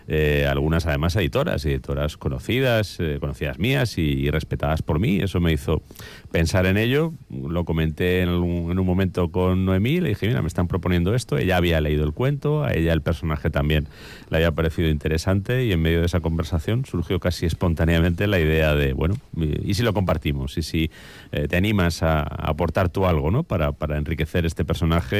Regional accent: Madrid, Community of Madrid, Spain; ambientado en Madrid, en mi ciudad. Llevé la cosa tan lejos que situé el cadáver a apenas 100 metros de donde yo nací, exactamente

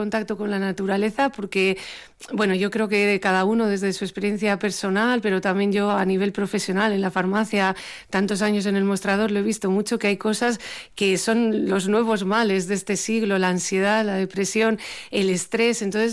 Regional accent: Basque Country, Spain; nosotros como vascos tenemos un bagaje, nuestro idioma, el euskera, nuestras tradiciones

